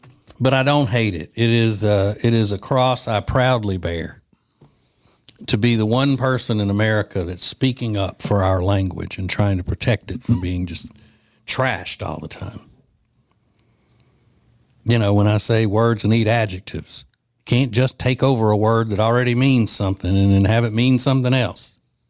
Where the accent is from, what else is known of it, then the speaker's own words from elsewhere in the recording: Louisiana, United States; As the Cajun people in my home state of Louisiana would say, how y'all are?